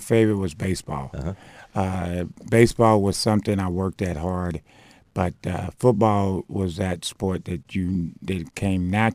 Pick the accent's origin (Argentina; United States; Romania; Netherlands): United States; Bowling Green; born there; also born or lived in Indianapolis; Well, actually, on the birth certificate, I was born in Bowling Green, mm-hmm. but we spent a lot of time in Indianapolis.